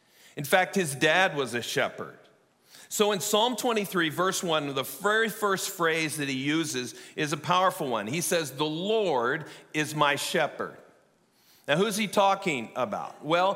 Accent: Iowa, United States; But when I tell people that I grew up in Iowa, most people assume that I grew up on a farm.

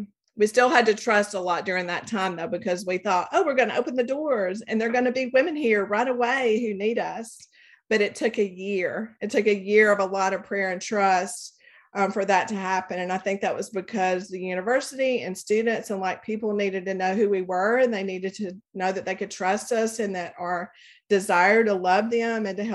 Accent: Coleman, Alabama, United States; So I am originally from Coleman, Alabama. I grew up there, and I'm the youngest of two. I have two older brothers, and I grew up Methodist and came to Auburn in the early 80s to go to school.

